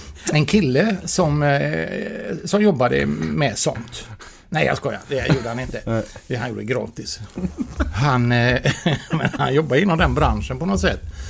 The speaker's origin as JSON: {"language": "Swedish", "region": "Skåne", "country": "Sweden", "said": "som skåning."}